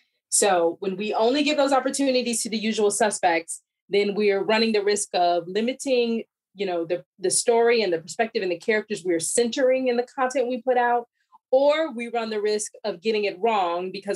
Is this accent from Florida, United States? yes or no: no; Illinois, United States; I grew up in Chicago area. So I'm a Midwest girl, grew up outside Chicago, you know, went to school in Illinois.